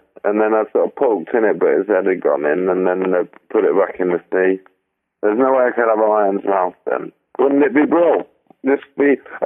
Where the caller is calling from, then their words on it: North West England, United Kingdom; I'm calling from Lancashire.